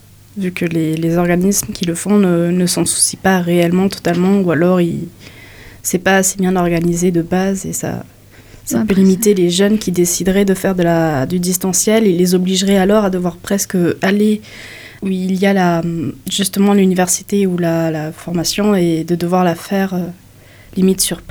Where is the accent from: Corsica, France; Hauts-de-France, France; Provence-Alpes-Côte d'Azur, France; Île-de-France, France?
Provence-Alpes-Côte d'Azur, France; Marseille; Je viens de Marseille, franchement, j'ai vu, il n'y a pas de métro